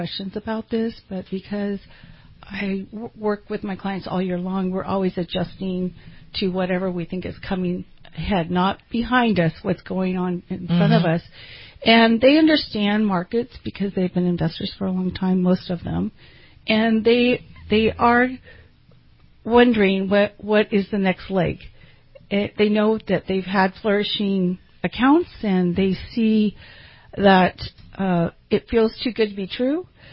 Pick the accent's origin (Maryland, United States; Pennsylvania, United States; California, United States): California, United States; Salinas; born or raised there